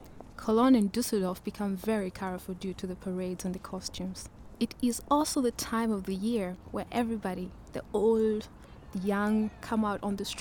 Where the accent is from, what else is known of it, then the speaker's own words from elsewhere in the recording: Kenya; now in Germany; I am a Kenyan student living in Germany.